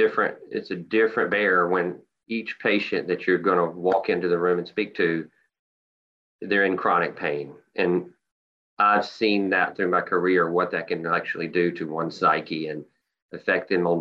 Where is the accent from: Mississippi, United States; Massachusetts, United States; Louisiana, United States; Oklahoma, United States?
Mississippi, United States; I had a great upbringing on the Mississippi Gulf Coast, a small town, blue collar town.